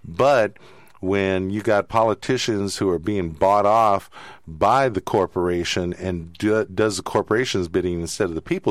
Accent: Richmond, California, United States; Yeah, well, I mean, I grew up in Richmond all my life

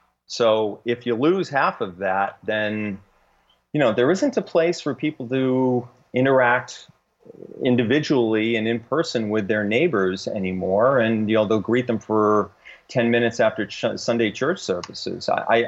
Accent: New England, United States; especially many of them that I grew up with in New England in the 60s and 70s.

